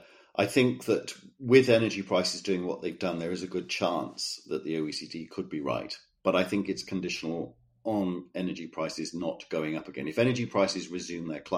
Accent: Cardiff, Wales, United Kingdom; I grew up, in Wales, it was always noticeable how much richer London was as a city, how different it was to my hometown of Cardiff.

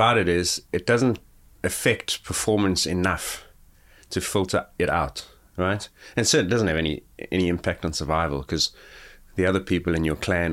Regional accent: Gauteng, South Africa; I grew up near Johannesburg where it's considerably colder than Cape Town and warmer than many places you are listening to this.

